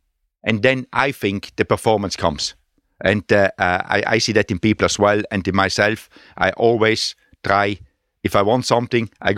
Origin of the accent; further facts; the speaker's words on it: Trentino-Alto Adige, Italy; English is a second language; I come, my background, I come from South Tyrol, which is in the mountains, a beautiful area, you know.